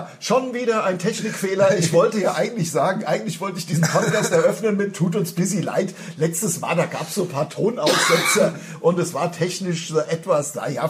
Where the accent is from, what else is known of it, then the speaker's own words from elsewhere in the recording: Germany; Und ich bin ja Deutscher.